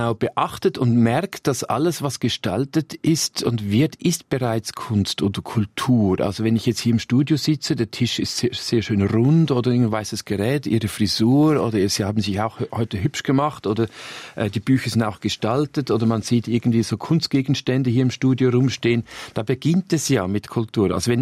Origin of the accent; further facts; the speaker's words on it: Vilisbach, Aargau, Switzerland; moved away; Ich bin aufgewachsen in Vilisbach, genau bei Baden